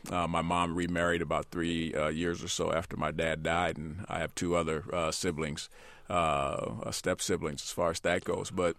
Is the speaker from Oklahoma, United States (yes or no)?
no; Chicago, Illinois, United States; I grew up in Chicago, on the west side of Chicago, and went to a small school over in western Illinois, Quincy College at the time.